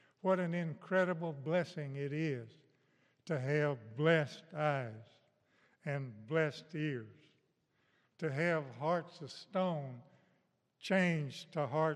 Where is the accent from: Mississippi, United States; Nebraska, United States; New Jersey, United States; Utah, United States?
Mississippi, United States; like we sowed Lespedeza's seed in where I grew up in Mississippi.